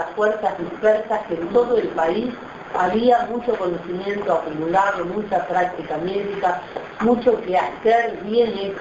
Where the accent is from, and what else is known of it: Uruguay